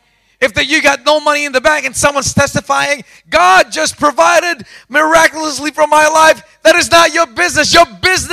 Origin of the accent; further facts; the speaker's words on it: Australia; You see, the Aussie mentality is that we're the Aussie bleeders.